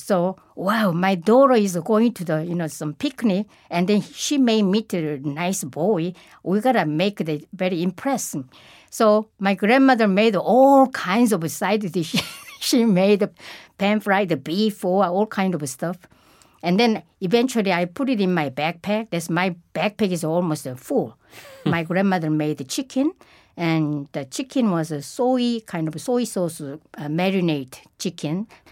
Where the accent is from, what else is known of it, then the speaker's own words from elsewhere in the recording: South Korea; born there; English is a second language; But I was born in Korea. So without the kimchi, I cannot survive.